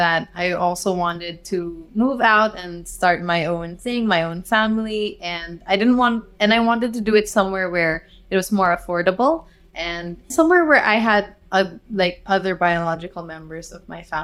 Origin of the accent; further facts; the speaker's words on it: Cagayan de Oro, Northern Mindanao, Philippines; Okay, so I grew up in Cagayan de Oro. We moved there when I was 3.